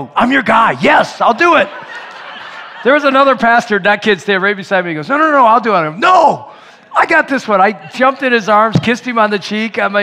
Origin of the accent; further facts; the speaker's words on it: Michigan, United States; Said, hey … We're from Michigan.